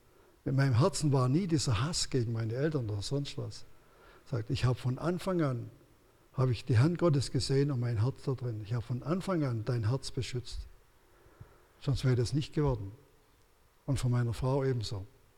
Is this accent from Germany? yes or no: yes; Ulm, Baden-Württemberg, Germany; born there; ich bin jetzt 77, das war glaube ich vor 3 oder 4 Jahren, ich weiß, wo ich in Ulm auf die Welt gekommen bin